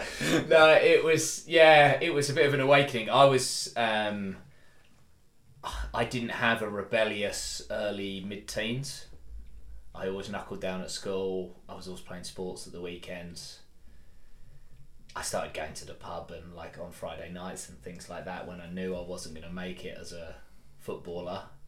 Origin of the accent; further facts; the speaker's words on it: East of England, United Kingdom; because I grew up in Essex